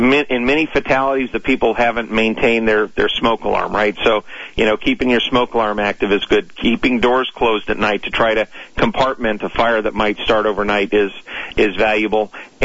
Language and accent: English; Toledo, Ohio, United States; I'm originally from Toledo, Ohio, so that had a little bit of a, you know, extra feel going burn the school down, right?